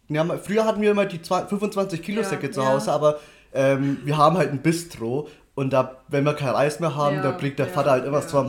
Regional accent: Nuremberg, Bavaria, Germany; born there; geboren wurde ich in Mittelfranken in Nürnberg tatsächlich.

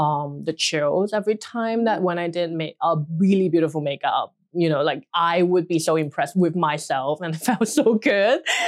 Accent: Hong Kong; also born or lived in China; I grew up in Hong Kong, but I was born in mainland China. So I moved here when I was quite little, like 3 or 4 years old. And then I largely spent all my childhood in Hong Kong.

